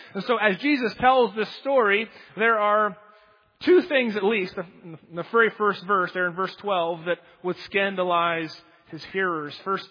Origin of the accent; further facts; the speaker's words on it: Pennsylvania, United States; I'm from Pennsylvania. There's not that many great songs that rhyme with Pennsylvania.